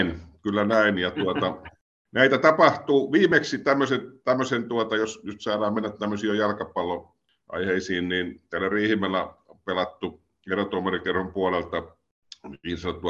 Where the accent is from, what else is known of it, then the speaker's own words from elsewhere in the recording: Seinäjoki, South Ostrobothnia, Finland; born there; itse kun olen syntynyt Seinäjoella